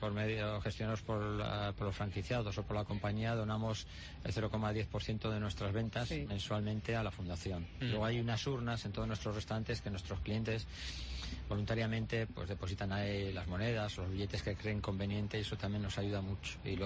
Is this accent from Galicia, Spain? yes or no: no; Bilbao, Basque Country, Spain; Yo yo vengo de Bilbao.